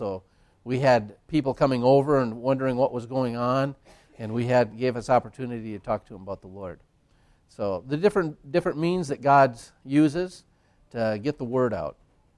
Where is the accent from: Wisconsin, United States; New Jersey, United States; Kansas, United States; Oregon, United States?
Wisconsin, United States; We're from Wisconsin, but we receive some from Virginia and from Canada.